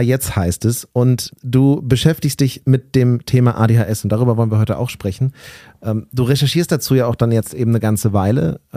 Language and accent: German; Hamburg, Germany; Ich sitze gerade in einem Hotelzimmer in München. Das ist für mich als Hamburger eigentlich schon eine besondere Situation.